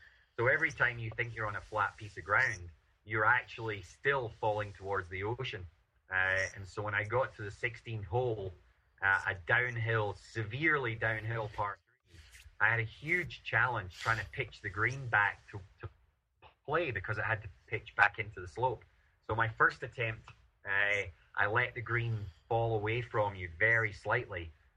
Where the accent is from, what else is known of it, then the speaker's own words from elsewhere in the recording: Scotland, United Kingdom; being a Scot, and probably I think I was the only Scot in the short list of 20